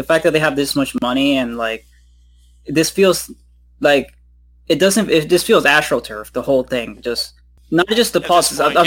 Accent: Brooklyn, New York, United States; Oh, no, I'm not from, I'm from Brooklyn.

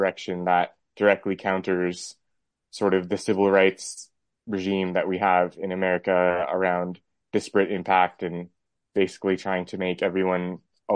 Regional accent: Arizona, United States; So classic late millennial. I was born and raised in Arizona. Went to college in Chicago.

